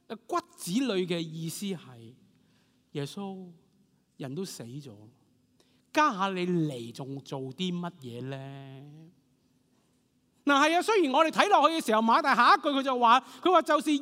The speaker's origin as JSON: {"language": "Chinese", "country": "Hong Kong", "said": "就好像今天我们香港人经常说，我都知道我妈是女人"}